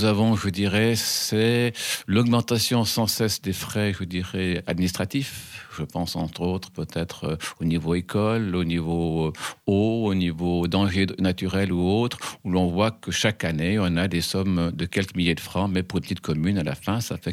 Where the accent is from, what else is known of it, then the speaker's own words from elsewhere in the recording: Les Agettes, Valais, Switzerland; Je suis bien les Agettes, j'ai toujours habité cette commune